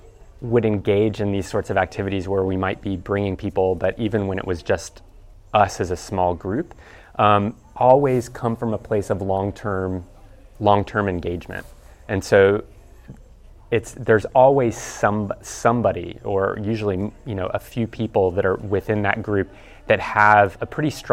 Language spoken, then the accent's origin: English; Southeast, United States; I'm not from the Midwest, I'm from the Southeast of the US